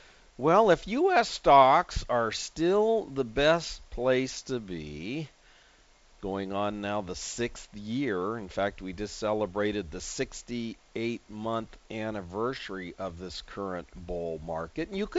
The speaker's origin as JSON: {"language": "English", "town": "San Diego", "region": "California", "country": "United States", "tie": "born or raised there", "said": "It's in my hometown of San Diego. We have a lot of biotech stocks here in San Diego."}